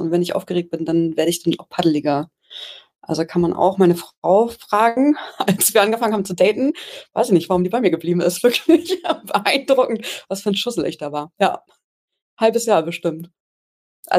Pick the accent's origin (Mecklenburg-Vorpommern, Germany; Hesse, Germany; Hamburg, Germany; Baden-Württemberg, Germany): Hamburg, Germany; Also ja, ich komm aus dem Speckgürtel von Hamburg. Genau, da sagt man paddelig.